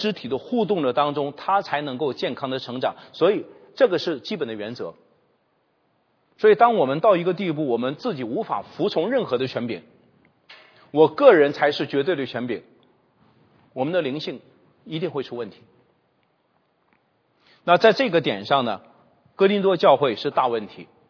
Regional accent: China; 特别大陆背景的我们在这点非常薄弱的，因为我们是反权威反传统的，我们都是这样出来的，包括我这个年纪都是这个背景长大的。

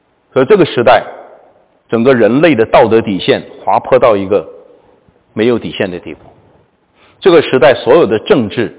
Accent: China; 我们中国人讲到飞来的横祸啊

